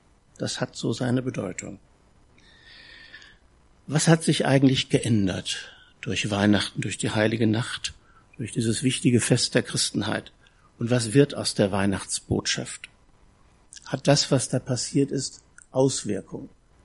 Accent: North Rhine-Westphalia, Germany; So sagt man in meiner Heimat im Ruhrgebiet, ne?

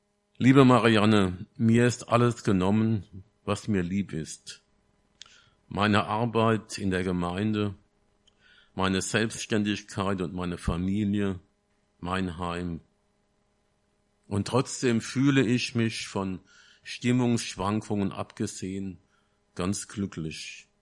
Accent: Groß-Zimmern, Hesse, Germany; Ich komme aus Großzimmern.

